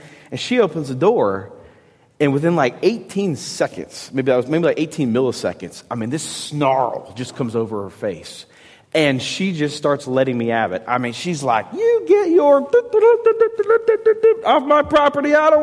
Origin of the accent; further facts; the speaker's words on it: Florida, United States; I was one of those kids. I was raised in South Florida. I wasn't raised in the church. I was raised a hellion.